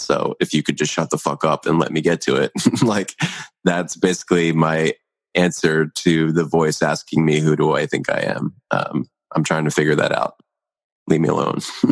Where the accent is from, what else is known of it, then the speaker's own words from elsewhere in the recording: Philadelphia, Pennsylvania, United States; born there; also born or lived in San Jose / Portland / New York; in San Jose versus Portland versus New York versus, you know, wherever else I've spent time, where I was born in Philadelphia